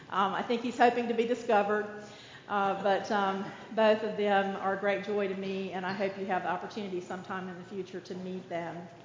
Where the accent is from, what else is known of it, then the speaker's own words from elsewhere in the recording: Gastonia, North Carolina, United States; And so I'm here from North Carolina, from the South, to share with you the Cotton Patch Gospel. I grew up in Gastonia, and that is an old mill town outside of Charlotte, North Carolina.